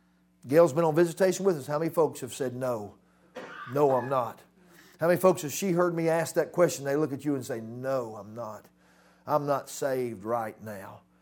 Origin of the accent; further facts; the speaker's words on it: Arlington, Virginia, United States; born there; Well, it says I was born in Arlington Hospital, May the 14th, 1964, there in Virginia.